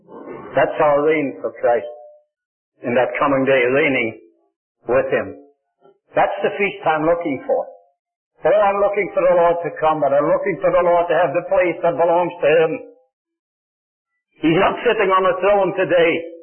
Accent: Netherlands; born there; English is a second language; moved away as an adult; As you know, no doubt, I was born in the Netherlands. I lived in the Netherlands for 23 years.

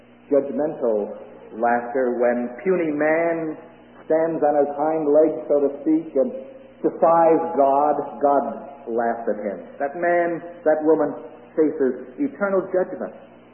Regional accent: Brooklyn, New York, United States; and I come from Brooklyn, New York, the great city of New York.

